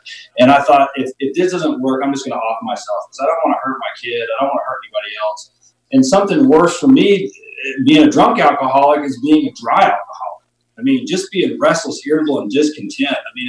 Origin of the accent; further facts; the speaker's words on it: the South, United States; You know, I come from the South in the U.S. and, you know, we go to a lot of church functions